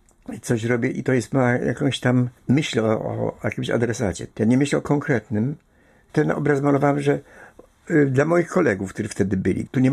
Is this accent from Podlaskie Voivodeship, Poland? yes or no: no; Greater Poland Voivodeship, Poland; born there; now in Szczecin, Poland; I ja się czuję zachodniopomorzeninem, mimo że jest z urodzenia wielkopolaninem, tak?